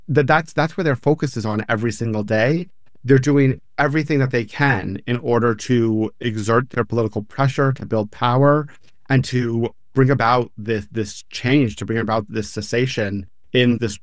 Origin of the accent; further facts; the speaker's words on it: New York City, New York, United States; I grew up in New York City, and I'd tell you, I didn't even know that Columbia was private property.